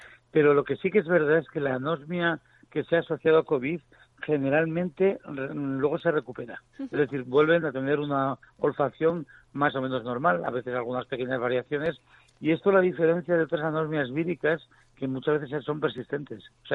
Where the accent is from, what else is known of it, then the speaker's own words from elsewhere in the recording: Jaca, Aragon, Spain; no soy de Zaragoza, de Jaca.